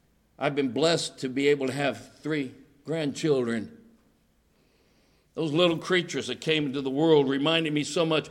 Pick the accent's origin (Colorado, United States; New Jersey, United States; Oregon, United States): Colorado, United States; I'm from Colorado. When I was a boy, we would go up into the mountains of Colorado.